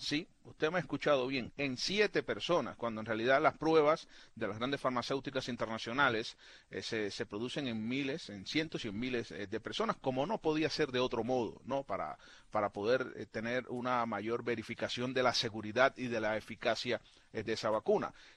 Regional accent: Santiago de Cuba, Cuba; born there; en el caso de Santiago de Cuba, que tú mencionabas, la ciudad donde yo nací

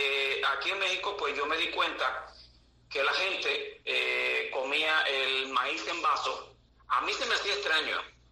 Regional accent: Manzanillo, Granma, Cuba; soy de Manzanillo.

